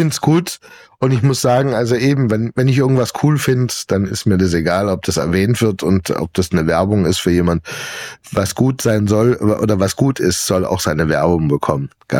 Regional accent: Germany; also born or lived in France; Als Deutscher.

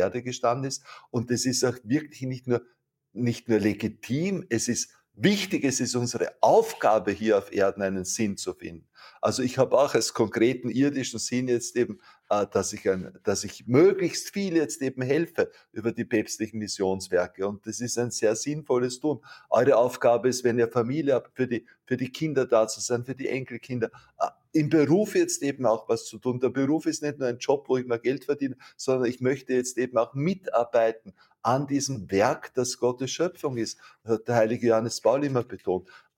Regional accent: Vienna, Austria; ich bin ein Wiener

